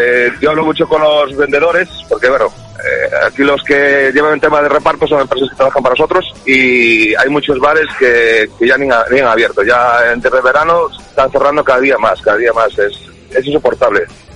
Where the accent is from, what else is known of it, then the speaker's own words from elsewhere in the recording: Galicia, Spain; yo soy del Ribeiro, pertenezco al vino Ribeiro